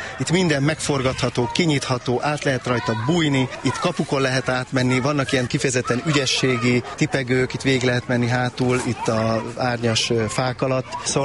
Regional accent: Budapest, Hungary; én itt nőttem fel a második kerületben, és nagyon sokszor jártam gyerekként is

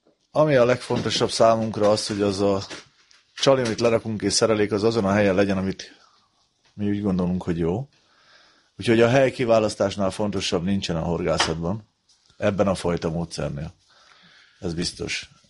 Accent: Keszthely, Zala, Hungary; keszthelyiek vagyunk, meg hévizek, úgyhogy Balatonpartig

